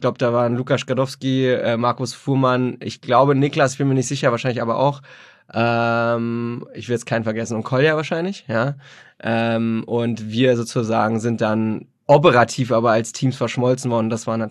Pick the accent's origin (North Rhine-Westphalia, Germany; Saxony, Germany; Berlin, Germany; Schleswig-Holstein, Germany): Berlin, Germany; Ich bin aus Berlin. Berlin, gebürtiger Berliner. Bin in Hellersdorf aufgewachsen, so ein Randbezirk. Bisschen mehr Platte, ein bisschen mehr arm als reich, sagen wir mal so. Aber alles ganz beschaulich. Meine Mutter ist aus Russland. … Und mein Vater ist Deutscher